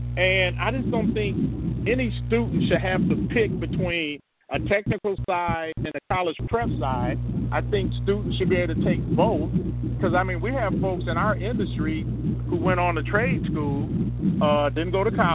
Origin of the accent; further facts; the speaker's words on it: Chicago, Illinois, United States; I grew up on Southside Chicago.